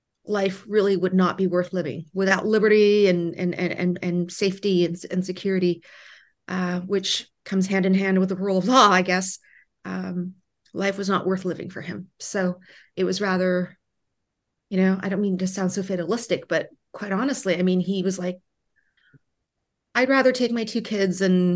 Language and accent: English; Vietnam; a critical part of my identity is that I am a refugee from Vietnam to this very day. And until I die, I will be a refugee from Vietnam.